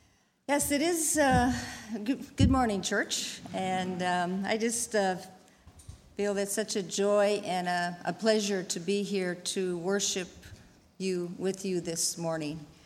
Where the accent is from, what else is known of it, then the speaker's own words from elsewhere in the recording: North Dakota, United States; now in Africa; But before I went to Africa, I grew up in North Dakota, and that's my home state.